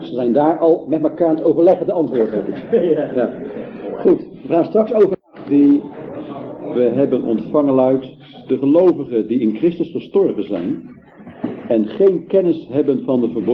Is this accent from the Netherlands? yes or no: yes; Netherlands; wij zijn Nederlanders, hè